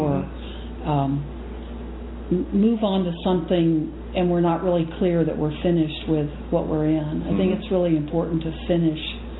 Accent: Texas, United States; now in Wisconsin, United States; I'm from Texas, and I ended up living

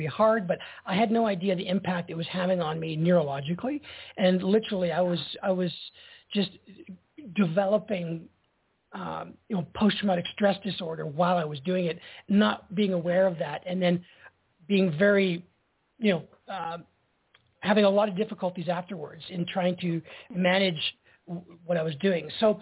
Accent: Prince George, British Columbia, Canada; I would love if you would come to Prince George, which was my hometown that we grew up in.

